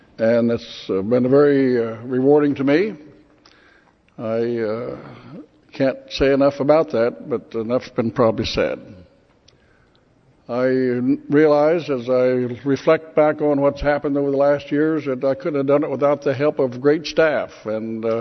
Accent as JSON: {"language": "English", "region": "Iowa", "country": "United States", "said": "well, no, we're from Iowa. We don't do things like that."}